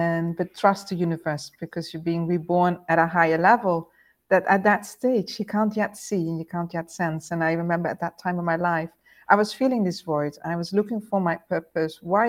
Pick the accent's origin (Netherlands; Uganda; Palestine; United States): Netherlands; All of those fairy tales, European fairy tales, growing up in the Netherlands, of course, as well.